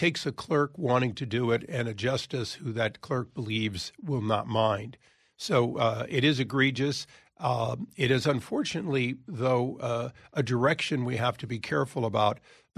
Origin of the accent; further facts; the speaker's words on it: California, United States; In my home state of California, the law that we operate under was signed by Ronald Reagan.